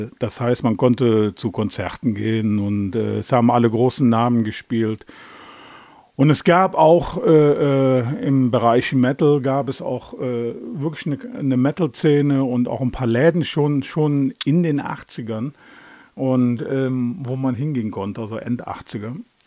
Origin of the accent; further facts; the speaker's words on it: Cologne, North Rhine-Westphalia, Germany; Pass steht, dass ich in Bergisch Gladbach geboren bin, aber wohl nur zur Geburt. Also eigentlich bin ich in Köln geboren, ne? Und hier groß geworden.